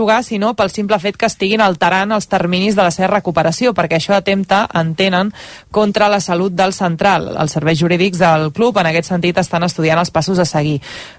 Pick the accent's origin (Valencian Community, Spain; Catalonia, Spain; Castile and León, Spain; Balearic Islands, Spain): Catalonia, Spain; És que jo sóc del Vallès Oriental